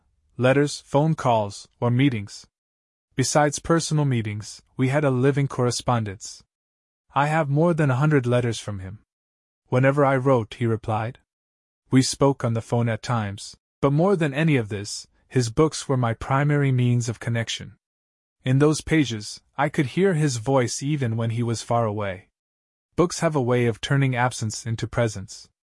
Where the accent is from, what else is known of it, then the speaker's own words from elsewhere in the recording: Nandura, Maharashtra, India; born there; also born or lived in Pune; I was born in Nandura, a small town in the Buldhana district of Maharashtra. In 1962, I moved to Pune for work.